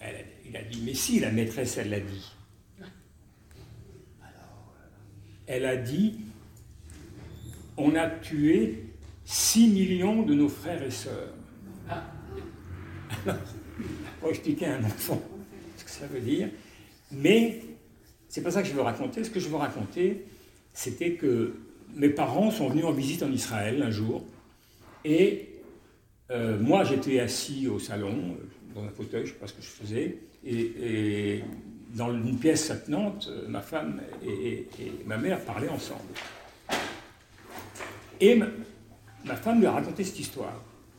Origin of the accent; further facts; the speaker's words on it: Bordeaux, Nouvelle-Aquitaine, France; born there; Et ma mère de la Silésie polonaise. Mais moi, je suis né en France, à Bordeaux, juste après-guerre. J'ai été éduqué comme juif